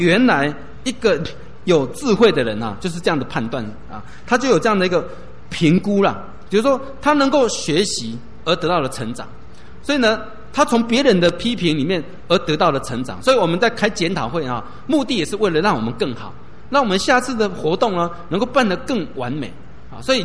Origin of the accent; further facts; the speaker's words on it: Chiayi, Taiwan; 哎呀，我这个嘉义啊都看我长大的啊，小时候的一些丑事都知道啊